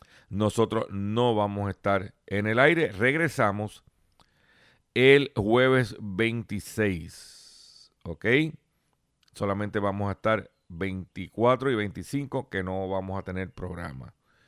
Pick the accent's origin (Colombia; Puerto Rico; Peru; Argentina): Puerto Rico; Lares; allá en Lares, en mi pueblo de Lares.